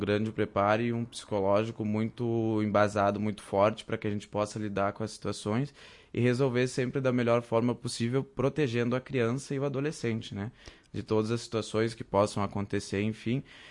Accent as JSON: {"language": "Portuguese", "town": "Marau", "region": "Rio Grande do Sul", "country": "Brazil", "tie": "born or raised there", "said": "eu sou da região sul do estado do Rio Grande do Sul, né? A minha família toda é de Pelotas. Eu vim para Marau com 2 anos de idade, né? E desde então, desde a idade, resido aí, né?"}